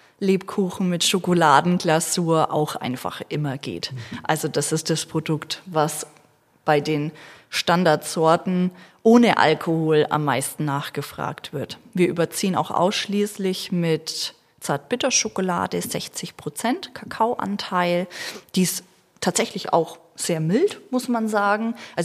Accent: Bavaria, Germany; Also ich komme hier aus der Region, zwar eher ein Stückchen noch weiter Richtung Hof, aber wohne schon immer hier im Fichtelgebirge, habe auch in Bayreuth studiert.

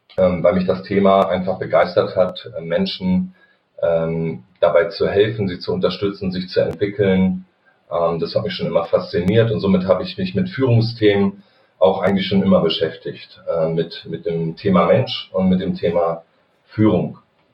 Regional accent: Lower Saxony, Germany; moved away as an adult; now in Kassel, Germany; Gebürtig komme ich aus dem Hannoveraner Raum, bin da in der Wedemark groß geworden bei Hannover und wir sind jetzt als Family im Sommer 2018 umgezogen hier nach Kassel

